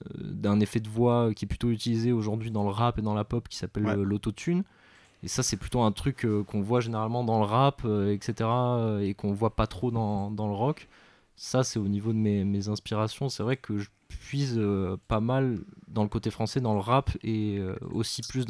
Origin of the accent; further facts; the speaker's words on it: Valréas, Provence-Alpes-Côte d'Azur, France; Je suis originaire d'ici, du coup, de Valréas. Je suis né ici il y a maintenant 22 ans.